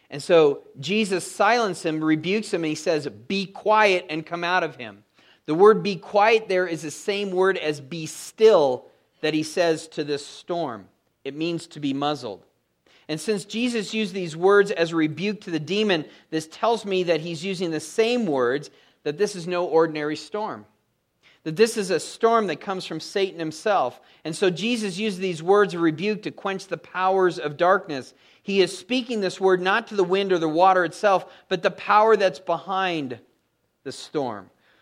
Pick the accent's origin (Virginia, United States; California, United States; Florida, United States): California, United States; San Diego; Now, I grew up in San Diego, so I know the ocean really well.